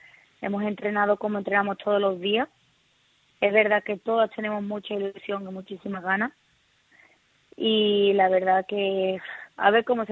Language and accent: Spanish; Málaga, Andalusia, Spain; also born or lived in Barcelona; la verdad que he nacido allí en Barcelona, pero yo soy malagueña, me he criado aquí y soy una malagueña más.